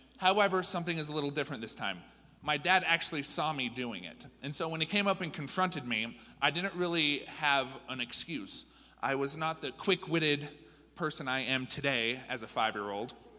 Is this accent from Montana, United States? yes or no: no; Kersey, Colorado, United States; also born or lived in Greeley; I was not born here in Arvada. I was born in Greeley, Colorado. It's not too far away, just up north a little bit. But I was raised in this little town called Kersey. It's just a little east of Greeley.